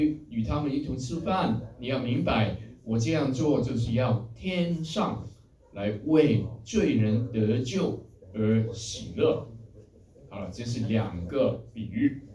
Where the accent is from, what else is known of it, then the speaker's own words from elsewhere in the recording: China; 这个我们中国人都明白了。